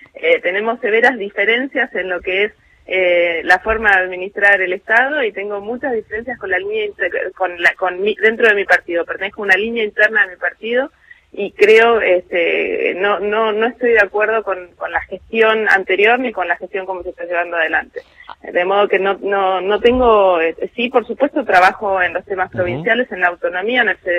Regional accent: Neuquén, Argentina; Yo soy neuquina, pero no por eso tiro para Neuquén

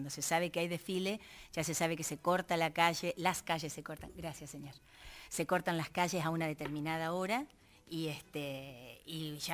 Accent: Cañuelas, Buenos Aires Province, Argentina; la vida va por Cañuelas, que es mi pueblo, que es mi ciudad

